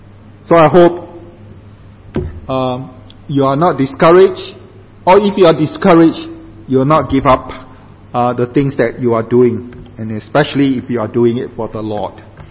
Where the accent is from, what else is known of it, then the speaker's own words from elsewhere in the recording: Singapore; I come from Singapore.